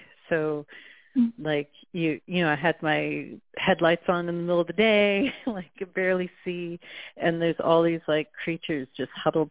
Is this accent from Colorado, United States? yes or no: no; Los Angeles, California, United States; now in Plumas County, United States; I'm from Los Angeles, but I've been up in Plumas mm-hmm. County, California for 20 years